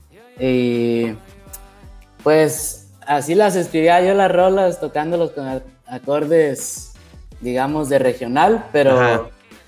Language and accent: Spanish; El Mezquital, Durango, Mexico; now in Guadalajara, Mexico; Yo soy de El Mezquital, Durango. Es un pueblo en Durango. Y ahí viví hasta ahorita la mitad de mi vida, los primeros 11 años. Y de ahí me fui a vivir a Durango, a la capital.